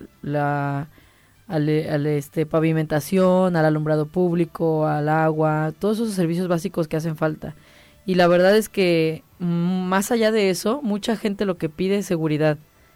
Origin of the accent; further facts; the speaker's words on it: Mexico; al final de cuentas pues somos el futuro de México